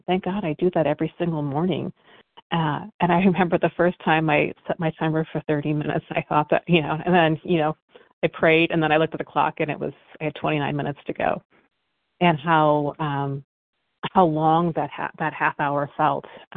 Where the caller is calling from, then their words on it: California, United States; Hi, good morning. … in California.